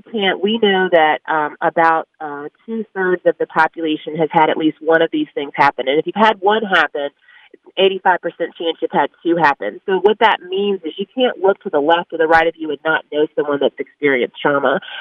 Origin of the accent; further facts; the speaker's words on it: Virginia, United States; we want to hear what's going on in Virginia. So I get very proud of my home state